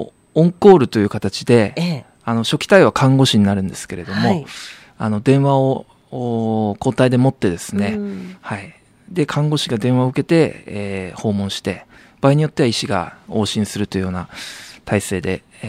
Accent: Suzuka, Mie, Japan; 私の出身が三重県の鈴鹿市でして

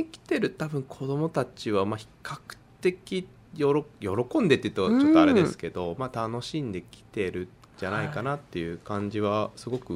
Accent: Gamagori, Aichi, Japan; 私の地元の蒲郡市とか、

